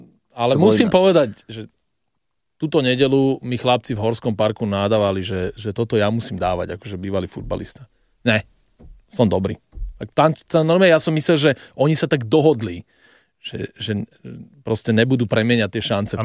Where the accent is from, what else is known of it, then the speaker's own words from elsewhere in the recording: Bratislava, Bratislava Region, Slovakia; však ja poznám jeho príbeh, že som Bratislavčan